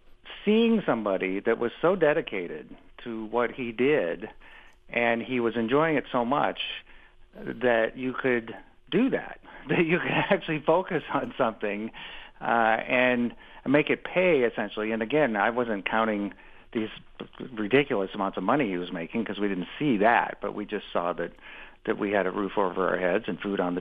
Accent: Omaha, Nebraska, United States; Omaha and from the house that my dad still lives

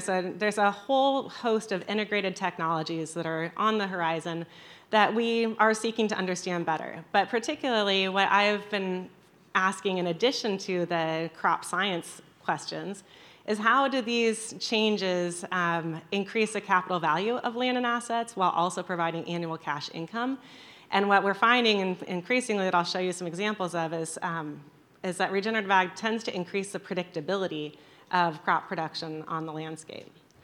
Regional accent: Illinois, United States; And I'm from Illinois, I grew up near here

